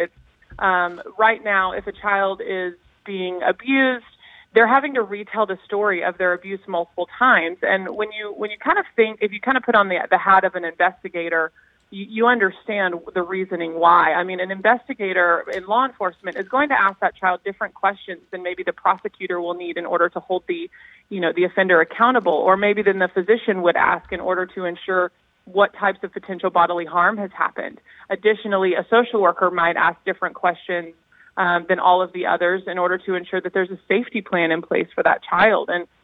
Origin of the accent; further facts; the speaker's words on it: California, United States; Again, I was an uneducated, I was a Californian that didn't know about it. I'm not from Oregon.